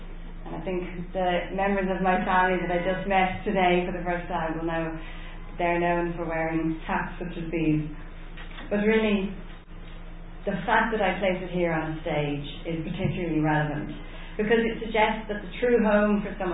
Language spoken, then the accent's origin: English; Dublin, County Dublin, Ireland; growing up in Dublin, where every street sign, every road sign, every announcement on the Dart is in two languages, English and Irish